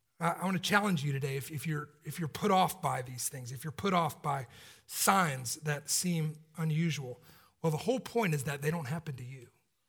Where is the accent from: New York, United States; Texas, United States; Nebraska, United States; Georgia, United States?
Georgia, United States; Atlanta; I grew up in Atlanta, as y'all know